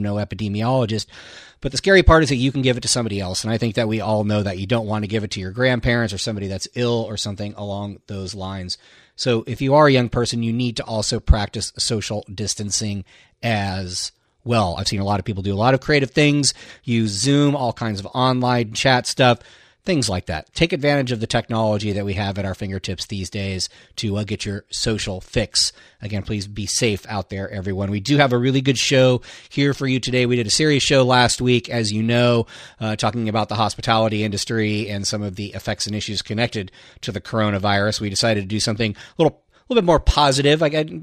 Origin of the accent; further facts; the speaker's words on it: California, United States; lives out in Oakland, California, right there near my hometown.